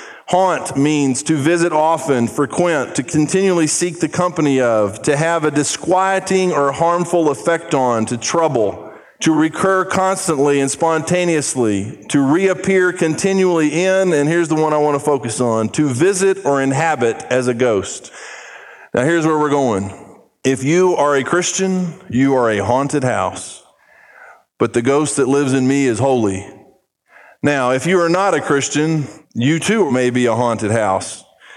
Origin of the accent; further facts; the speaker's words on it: Brazil; I grew up in Brazil